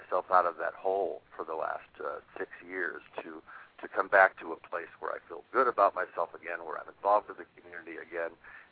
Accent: Atlanta, Georgia, United States; But I am from Atlanta, so I can use that to my advantage here and there.

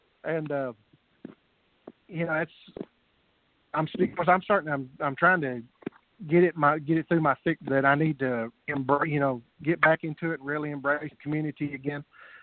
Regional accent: Texas, United States; I'm stubborn as a mule. You know, I'm Texan, so I – You can't get rid of me that easy.

